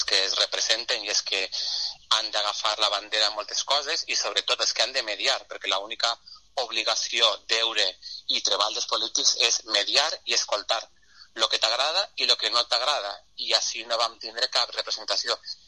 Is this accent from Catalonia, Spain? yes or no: no; Valencian Community, Spain; que és la nostra insignia com a valencians i com a valencianes